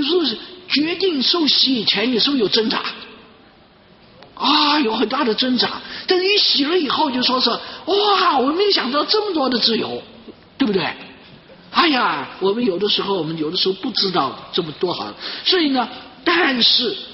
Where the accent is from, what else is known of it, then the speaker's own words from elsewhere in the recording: Chongqing, China; 我在重庆呢，我们住的一个房子里面的话呢，就是那时候因为我住在重庆